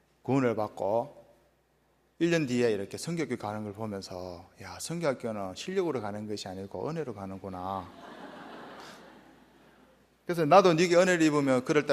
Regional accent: Geochang, South Gyeongsang, South Korea; 제 고향이 경남 거창 가조인데, 거창도 깡촌이지만 가조는 더 깡촌인

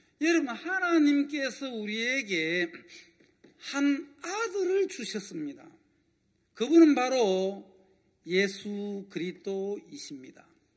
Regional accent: Geochang, South Gyeongsang, South Korea; 제 고향은 경남 거창군 마리면 영성리 초동부락. 그 부락에서 살았어요. 한 20가구쯤이 되는 아주 산촌이잖아요.

